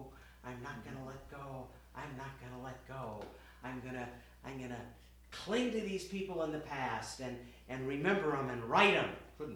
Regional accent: West Coast, United States; I'm from the West Coast, so I'd never really been to the East Coast, except when I'd flown to Africa.

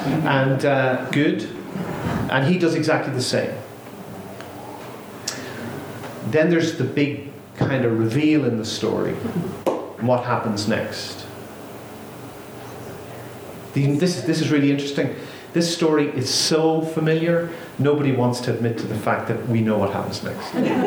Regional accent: Ireland; as an Irishman, where story is such a central part of our culture, I find it fascinating.

